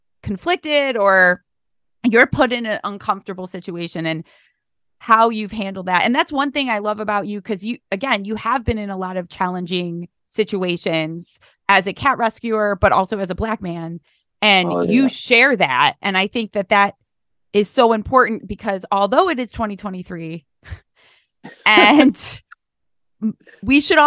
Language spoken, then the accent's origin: English; East Cleveland, Ohio, United States; And I grew up in East Cleveland, and I know lots of people who are like